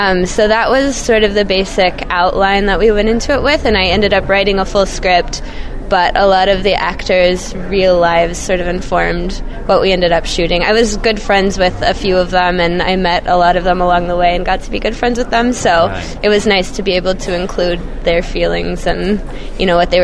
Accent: Montana, United States; a film that I shot in my hometown in a small town in Montana

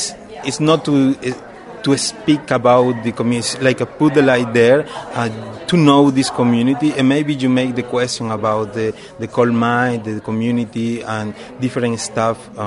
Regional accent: Barranquilla, Atlántico, Colombia; born there; English is a second language; I was born in Barranquilla, in the north of Colombia.

